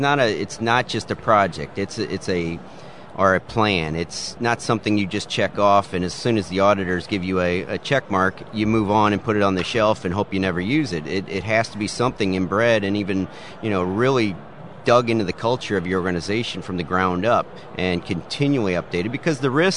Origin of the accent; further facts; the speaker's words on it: Joplin, Missouri, United States; And me being from Missouri, I'm from Tornado Alley there in Joplin, right down the street from us.